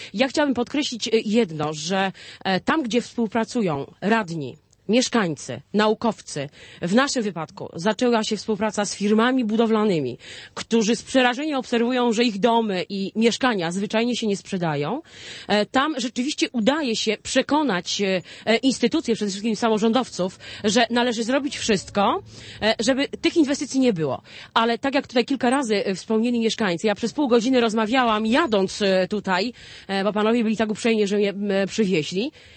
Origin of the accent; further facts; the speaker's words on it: Lower Silesian Voivodeship, Poland; dlatego, że ja pochodzę z Dolnego Śląska, z okręgu Wałbrzyskiego